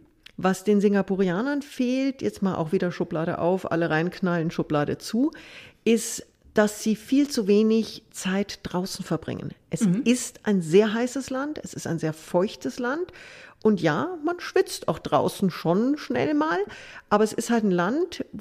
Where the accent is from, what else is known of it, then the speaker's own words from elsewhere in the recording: Munich, Bavaria, Germany; Ich habe meine BMW-Karriere sage und schreibe als Münchner Kindl in Neuseeland begonnen.